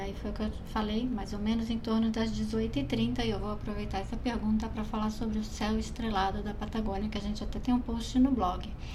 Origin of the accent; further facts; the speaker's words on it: São Paulo, Brazil; Tanto eu como a André, a gente é aqui de São Paulo